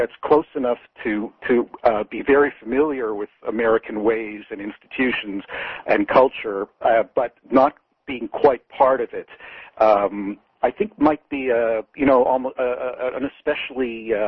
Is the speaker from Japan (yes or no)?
no; Canada; now in United States; Well, I'm a dual citizen. So I grew up in Canada, and I guess I've just passed the 50% mark where I've spent more than half my life in the United States.